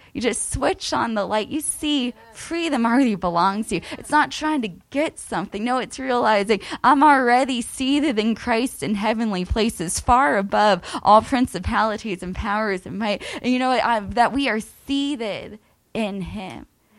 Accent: Miami, Florida, United States; Well, you know, I grew up in Miami, grew up in a ministry family, passionate about God, just excited about his plan.

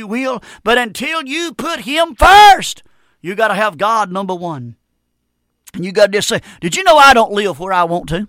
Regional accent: North Carolina, United States; And I'm from North Carolina.

